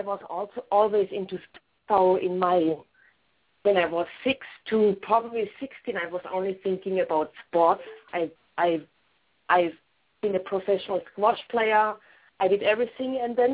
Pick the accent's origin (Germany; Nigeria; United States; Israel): Germany; an extended trip to my hometown, Germany. I played in Germany also, and I visited my family for 3 weeks.